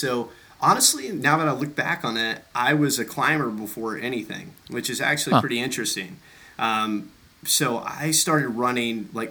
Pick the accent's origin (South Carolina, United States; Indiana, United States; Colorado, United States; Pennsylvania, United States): South Carolina, United States; Simpsonville; I am from, well, Simpsonville, South Carolina.